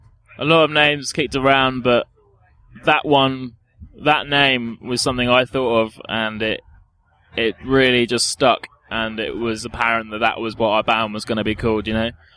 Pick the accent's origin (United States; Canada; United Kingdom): United Kingdom; England; We wanted to give off a clear message about, you know, that we're from England as well.